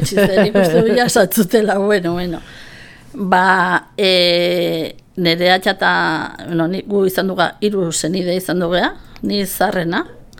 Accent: Zegama, Basque Country, Spain; also born or lived in Oiartzun; nire haurtzaroan, nik bost urte nitxula gutxi gora bera, nire aita lanangatikan zegamara junginan bizitzea.

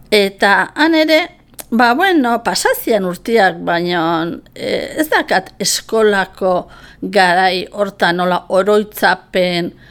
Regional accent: Zegama, Basque Country, Spain; also born or lived in Oiartzun; nire haurtzaroan, nik bost urte nitxula gutxi gora bera, nire aita lanangatikan zegamara junginan bizitzea.

